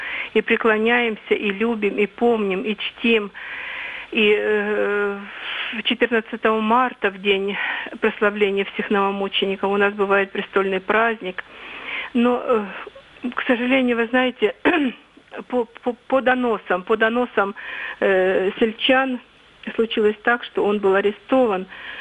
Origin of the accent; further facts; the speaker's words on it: Meshcherino, Moscow Oblast, Russia; Я из Подмосковья, село Мещерино.